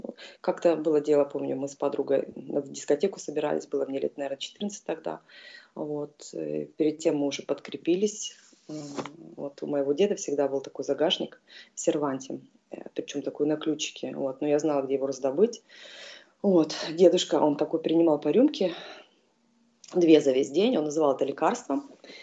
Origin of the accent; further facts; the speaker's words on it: Sevastopol, Ukraine; now in Istanbul, Turkey; Я из Крыма, из Севастополя, родом оттуда. Так что вот так вот еще представлюсь. Но живу я в Турции уже давно, в Стамбуле.